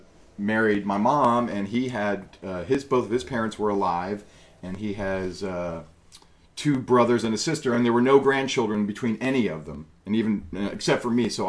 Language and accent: English; Orlando, Florida, United States; I am a born and raised Orlandoan. I was actually born at Winter Park Memorial Hospital, the same hospital that my mother was born at.